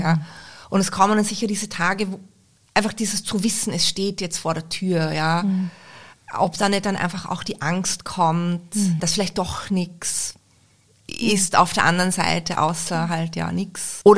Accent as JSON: {"language": "German", "region": "Vorarlberg", "country": "Austria", "said": "ich komme aus Vorarlberg und da ist ja doch auch ein sehr konservatives Denken sehr präsent."}